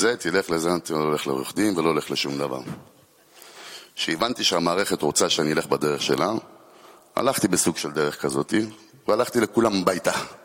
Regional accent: Bat Yam, Tel Aviv District, Israel; born there; נולדתי בבת ים, אני אבא לשלושה ילדים

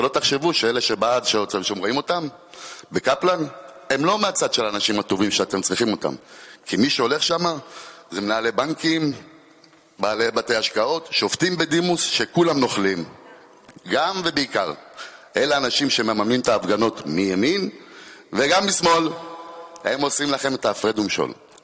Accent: Bat Yam, Tel Aviv District, Israel; born there; נולדתי בבת ים, אני אבא לשלושה ילדים

